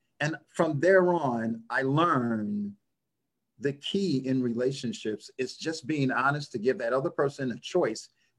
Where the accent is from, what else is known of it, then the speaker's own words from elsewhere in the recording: Chicago, Illinois, United States; You know, I'm originally from Chicago. And I before I came to California, I lived in Lincoln Park.